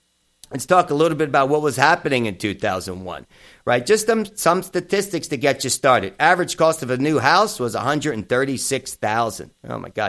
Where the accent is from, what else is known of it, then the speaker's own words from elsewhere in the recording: Sicily, Italy; Well, I'm from Sicily, but in Italy, you know